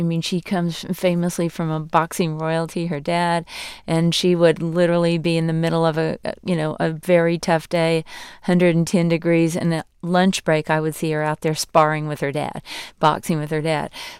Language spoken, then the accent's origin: English; McAllen, Texas, United States; I'm from the Mexican border. Our farm is in McAllen, Texas, right on the South Texas border.